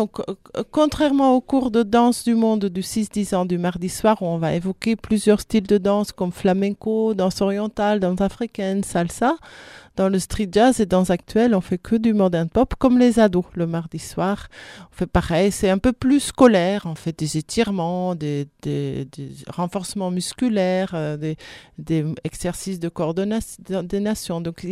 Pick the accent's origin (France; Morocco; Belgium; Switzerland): Belgium; Oui, je viens de la Belgique.